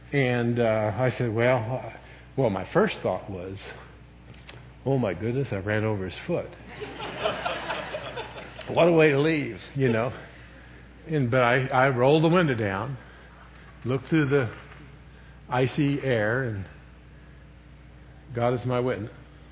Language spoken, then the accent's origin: English; Florida, United States; That'd be enough to make me nervous. I'm from Florida.